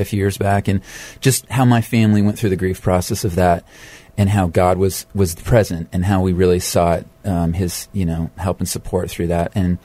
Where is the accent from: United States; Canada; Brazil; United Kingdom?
Canada; Nova Scotia; I mean, I'm a kid from Nova Scotia, Canada.